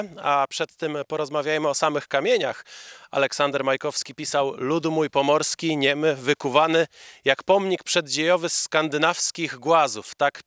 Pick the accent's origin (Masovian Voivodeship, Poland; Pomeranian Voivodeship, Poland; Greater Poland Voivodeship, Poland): Pomeranian Voivodeship, Poland; Tyle mówi nauka, natomiast my, Kaszubi, mamy inną teorię dotyczącą pochodzenia tych obiektów.